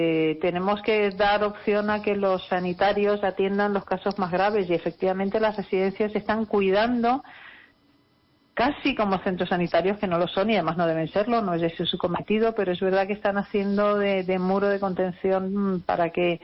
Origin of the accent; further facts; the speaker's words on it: Spain; el momento que atravesamos es el que demuestra cómo somos los españoles